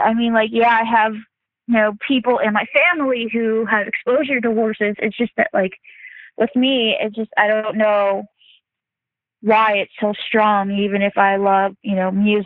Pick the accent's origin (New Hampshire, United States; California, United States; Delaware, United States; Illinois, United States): Delaware, United States; Christiana; born there; now in Oxford, United States; I was born in Christiana Hospital in Christiana, Delaware. I live in Oxford, Pennsylvania, so I'm very, I live in a very close tri-state area, so Maryland is about 10 minutes away from where I live. Delaware is about 20, 30 minutes away from where I live.